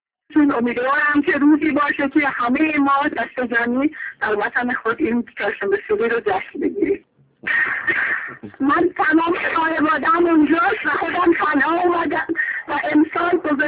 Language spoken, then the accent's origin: Persian; Azerbaijan, Iran; now in United States; بعد از مقیم آمریکا هستم مال آذربایجانم بعد از در حدود 30 سال آمریکا زندگی میکنم امسال اولین سالی که اومدم تو آذربایجان